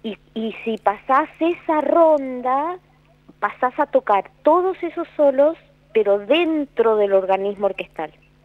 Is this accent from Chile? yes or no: no; Mendoza, Argentina; Yo estoy en orquesta desde los 15 años. O sea, yo soy mendocina y pasé por la Sinfónica de Mendoza